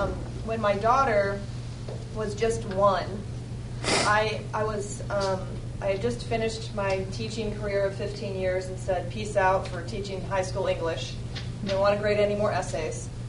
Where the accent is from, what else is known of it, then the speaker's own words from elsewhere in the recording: Black Hawk, United States; And we grew up in Black Hawk. Well, I did.